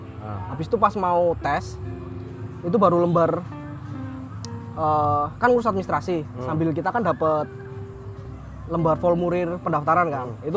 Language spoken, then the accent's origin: Indonesian; Sragen, Central Java, Indonesia; di kampungku tuh ada di Kabupaten Sragen itu ada pilkada